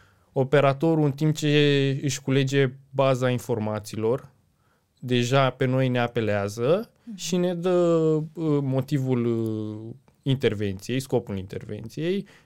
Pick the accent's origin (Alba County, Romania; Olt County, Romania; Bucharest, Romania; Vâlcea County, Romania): Vâlcea County, Romania; Râmnicu Vâlcea; mergeam la stadion în Râmnicu Vâlcea, sunt din Râmnicu Vâlcea